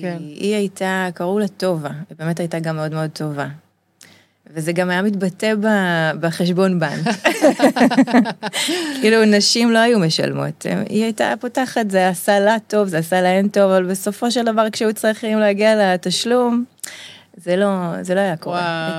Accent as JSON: {"language": "Hebrew", "town": "Jerusalem", "region": "Jerusalem District", "country": "Israel", "said": "אני ירושלמית."}